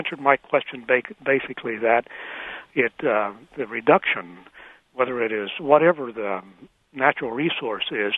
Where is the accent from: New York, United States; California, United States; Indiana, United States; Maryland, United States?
Indiana, United States; Terre Haute; And originally I am from Indiana, and Terre Haute in particular